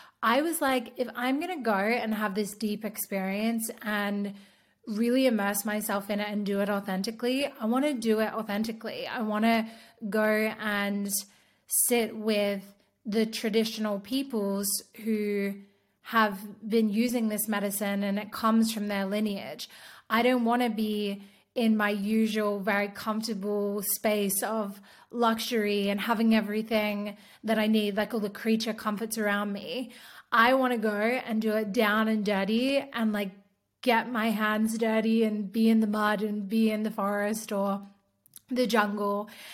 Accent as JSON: {"language": "English", "country": "Australia", "said": "I am also an Aussie gal from the bush"}